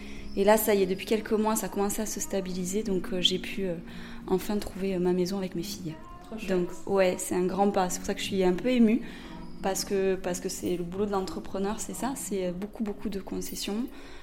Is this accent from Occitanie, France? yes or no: yes; Albi, Occitanie, France; Donc moi, je suis albigeoise. Je suis née à Albi